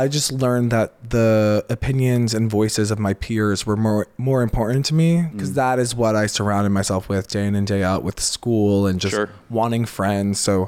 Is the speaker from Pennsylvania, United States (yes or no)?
yes; Chester Springs, Pennsylvania, United States; I grew up in Pennsylvania, Chester Springs, Pennsylvania. Mm-hmm. So it was, really interesting, very conservative, very small town.